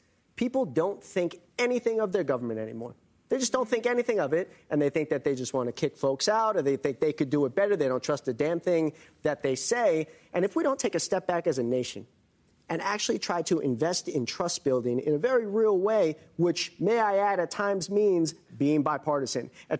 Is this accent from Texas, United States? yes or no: no; New York, United States; I'm proud that I'm a New Yorker.